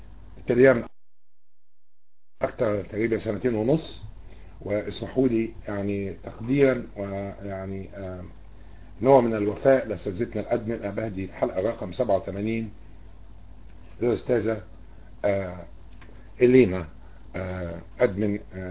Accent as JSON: {"language": "Arabic", "country": "Egypt", "said": "وابتدت من 1517 بالنسبة لنا إحنا كمصريين بتتقسم إلى أجزاء"}